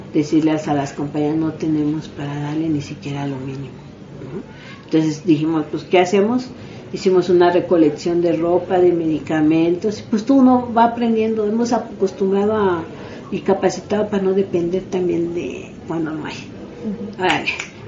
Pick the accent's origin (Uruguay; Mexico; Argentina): Mexico; si nosotros, como mexicanas, no nos quieren atender, hay discriminación